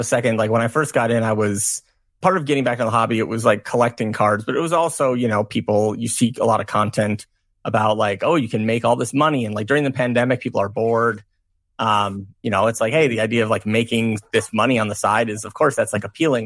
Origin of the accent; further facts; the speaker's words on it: Green Bay, Wisconsin, United States; Yeah. So I was born and raised in Wisconsin, grew up just outside of Green Bay.